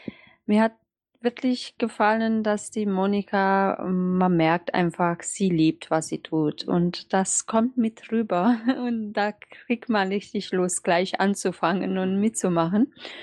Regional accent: Germany; Und ich komme ja aus Deutschland, wie ihr wisst, da hatten wir im Garten so eine Tannen gehabt

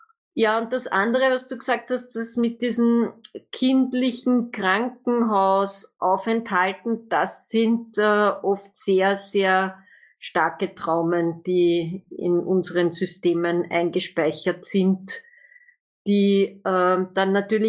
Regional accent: Austria; weil eben bei uns in Österreich halt dann, wenn man zum Bundesheer kommt oder bei euch in Deutschland zur Bundeswehr, da wird ja dann alles geimpft

